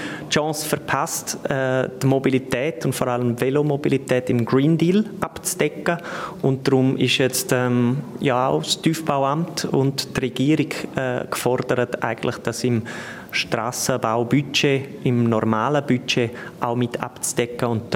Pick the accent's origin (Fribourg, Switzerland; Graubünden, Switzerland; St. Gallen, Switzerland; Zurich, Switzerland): Graubünden, Switzerland; weil als Bergkanton und bei uns in Graubünden ist es klar, man kann nur zusammen ans Ziel kommen